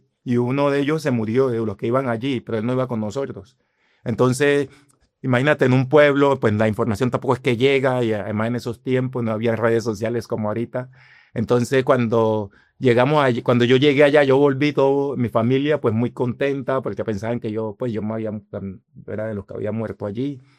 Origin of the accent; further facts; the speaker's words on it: Antioquia, Colombia; Y Urabá, que es de donde yo soy, la zona donde yo soy, es una zona roja.